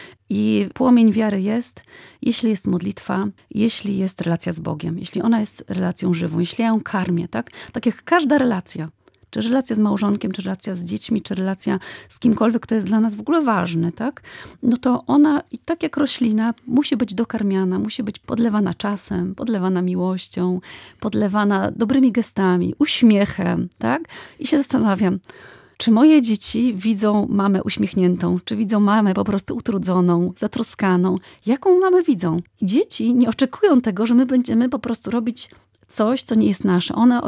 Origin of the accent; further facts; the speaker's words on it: Pomeranian Voivodeship, Poland; my to robimy po kaszubsku, bo ja już jestem kaszubką i staram się wychowywać dzieci po kaszubsku